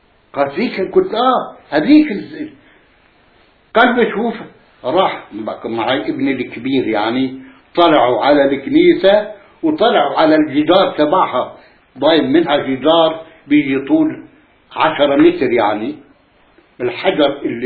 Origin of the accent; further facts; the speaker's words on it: Al-Qabu, Jerusalem, Palestine; قلنا لحنا من القبو من هذا